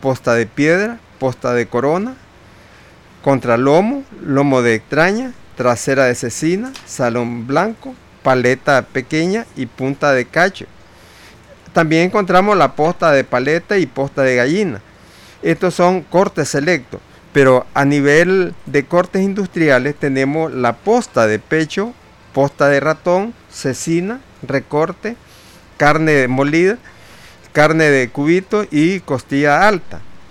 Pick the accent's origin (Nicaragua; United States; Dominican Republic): Nicaragua; para nosotros como nicaragüenses